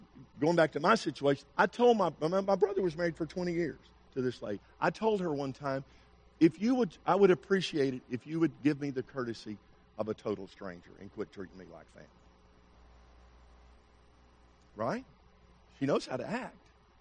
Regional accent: Arkansas, United States; And I grew up in Arkansas where Bill Clinton was governor.

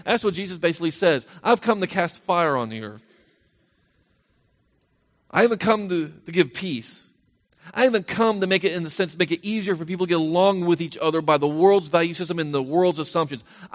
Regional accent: Tampa, Florida, United States; It's kind of like growing up in Tampa, Florida. I didn't have to know much about the weather.

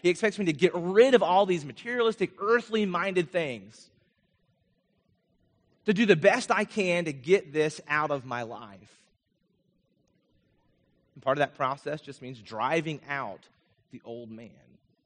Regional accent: Vermont, United States; When I was growing up in Vermont, I skied all the time.

